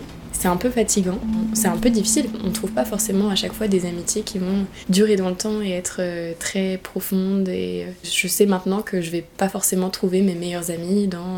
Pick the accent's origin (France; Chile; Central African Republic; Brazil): France; Pays de la Loire; now in Germany; étant donné que je viens de l'ouest de la France, je viens de Vendée